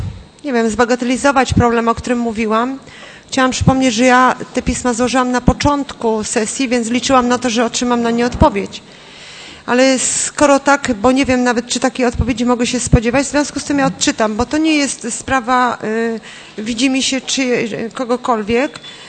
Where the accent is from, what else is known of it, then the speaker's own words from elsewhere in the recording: Poznań, Greater Poland Voivodeship, Poland; Cały, jak ja tam mieszkam od urodzenia, zawsze tam był kran z wodą, można było zrobić.